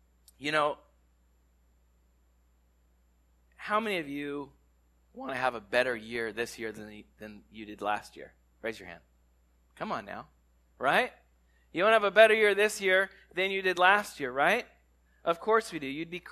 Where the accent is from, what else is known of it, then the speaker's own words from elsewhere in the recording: California, United States; I grew up in California since I was a wee little lad, and I went to Minor Bay Academy, and then I made my way to Tennessee.